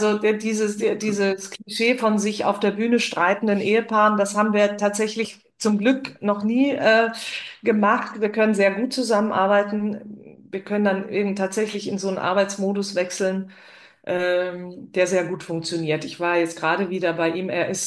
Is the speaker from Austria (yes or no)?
no; Switzerland; ich bin ja in der Schweiz aufgewachsen